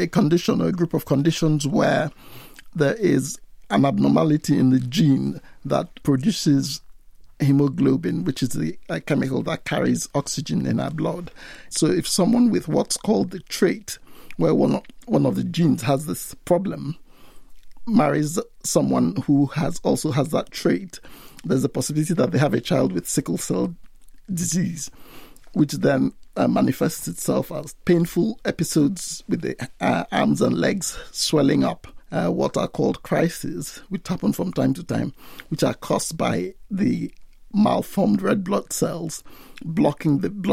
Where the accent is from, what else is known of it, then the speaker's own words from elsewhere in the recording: Nigeria; because I am Nigerian, and growing up in Nigeria, virtually every Nigerian will know someone who has sickle cell disease.